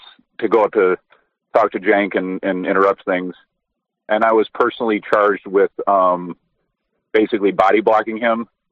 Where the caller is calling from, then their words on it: Toledo, Ohio, United States; I'm calling from Toledo, Ohio.